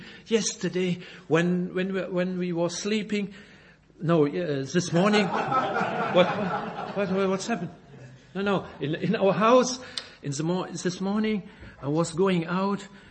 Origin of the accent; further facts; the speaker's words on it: Belgium; first language French; English is a second language; For my difficult pronunciation, but I'm not a German, I'm a Belgian, and my first language is German, is French, but sometimes I have difficult with your wonderful English.